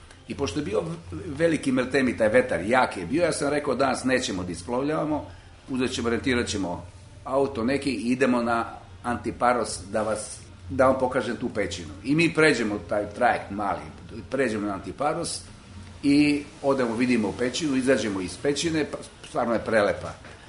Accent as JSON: {"language": "Serbian", "town": "Novi Sad", "region": "Vojvodina", "country": "Serbia", "said": "ja kažem iz Novog Sada"}